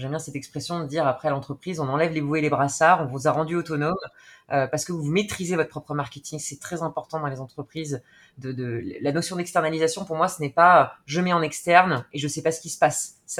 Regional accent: Bordeaux, Nouvelle-Aquitaine, France; j'ai 35 ans, j'habite à Bordeaux, je suis bordelaise.

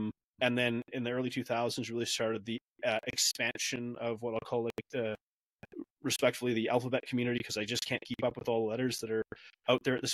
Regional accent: Canada; like as a Canadian, I think I have, you know, I support in a sense like human rights.

